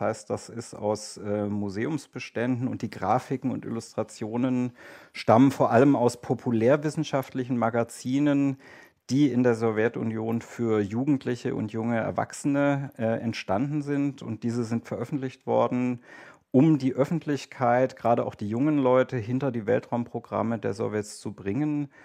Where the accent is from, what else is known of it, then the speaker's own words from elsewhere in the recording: Germany; denn ich bin im Westen der Bundesrepublik aufgewachsen